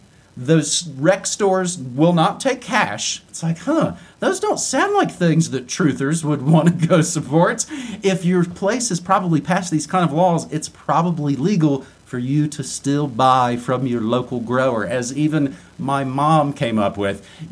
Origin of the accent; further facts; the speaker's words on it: United States; I'm an American pothead in Japan